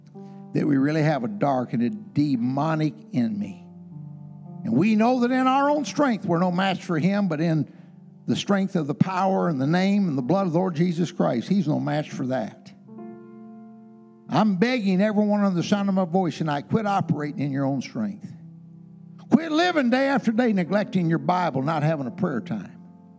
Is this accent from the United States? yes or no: yes; Lansing, Michigan, United States; because I grew up around Lansing for a few years when I was a kid